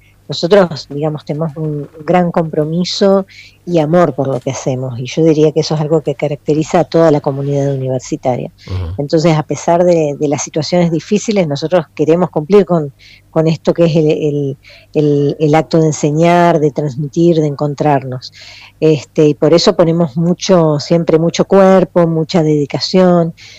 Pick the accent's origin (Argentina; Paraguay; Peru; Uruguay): Argentina